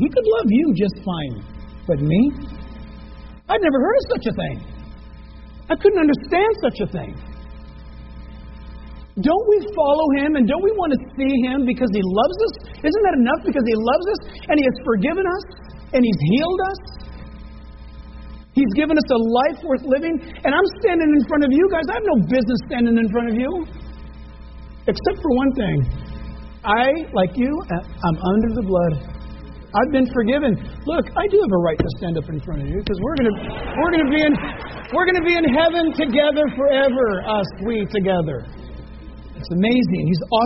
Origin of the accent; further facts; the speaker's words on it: California, United States; Hey, I'm from California. I'm in Texas. I'm a long way from home.